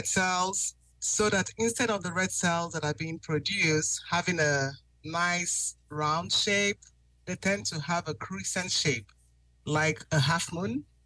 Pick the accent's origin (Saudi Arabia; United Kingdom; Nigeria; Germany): Nigeria; now in United States; I immigrated to the States from a country that has the highest rate of sickle cell disease.